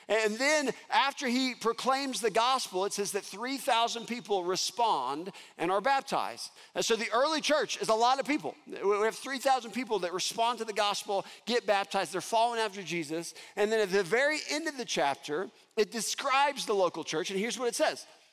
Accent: Texas, United States; because we were going slow because we're from Texas.

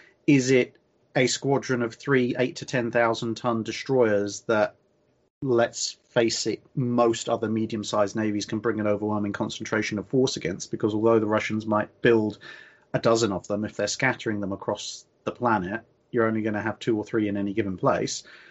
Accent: England, United Kingdom; even though I am an Englishman

